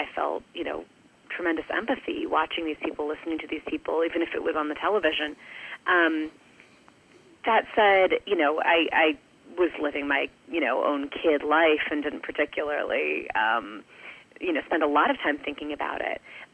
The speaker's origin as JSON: {"language": "English", "region": "Illinois", "country": "United States", "tie": "born or raised there", "said": "I grew up in the Chicago suburbs."}